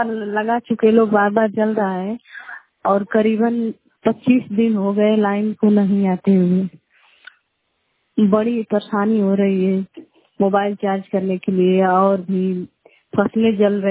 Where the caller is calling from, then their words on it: Jalalabad, Uttar Pradesh, India; मैं ग्राम सुल्तानपुर क्षेत्र जलालाबाद जिला गाजीपुर से बोल रही हूँ।